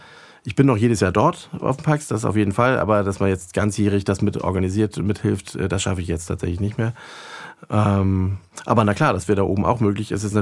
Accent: Schleswig-Holstein, Germany; Und Marie, Claudia, meine Frau und ich, wir kommen alle aus Nordfriesland.

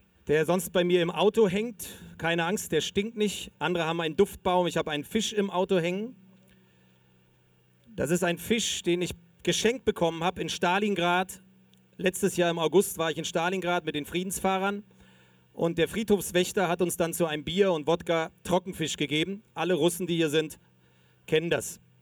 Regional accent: East Germany, Germany; ich komme ja aus der DDR, aus dem Osten damals, habe deswegen noch ein bisschen Russisch gelernt

